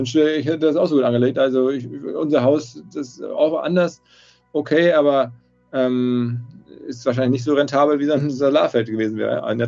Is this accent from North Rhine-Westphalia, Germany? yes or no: yes; North Rhine-Westphalia, Germany; Ich bin aus dem Ruhrgebiet